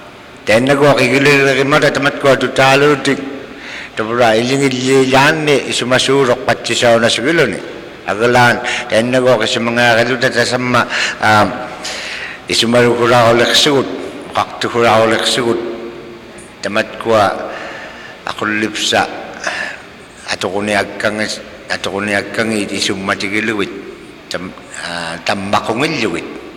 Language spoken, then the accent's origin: English; Point Hope, Alaska, United States; from Point Hope.